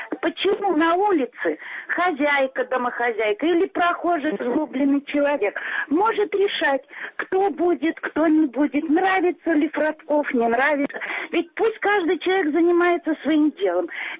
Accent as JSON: {"language": "Russian", "region": "Moscow", "country": "Russia", "tie": "born or raised there", "said": "Я москвичка, настоящая, коренная, такая всякая. Вы знаете что, я очень люблю Москву. Я сама с Арбата, вот как говорят, я сама оттуда, да, я сама с Арбата."}